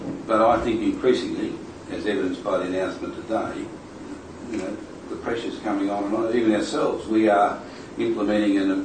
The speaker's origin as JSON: {"language": "English", "region": "Victoria", "country": "Australia", "said": "I'm from Victoria. We've still got 300 or 400 or 500 years of brown brown coal in Victoria."}